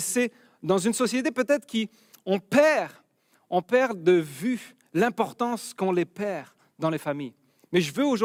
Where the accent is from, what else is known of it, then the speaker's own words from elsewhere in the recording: France; now in Quebec, Canada; ça fait 12 ans maintenant qu'on a quitté la France pour venir au Québec.